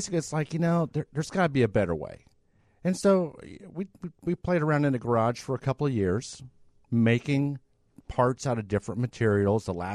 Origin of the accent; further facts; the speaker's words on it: Indianapolis, Indiana, United States; Indianapolis.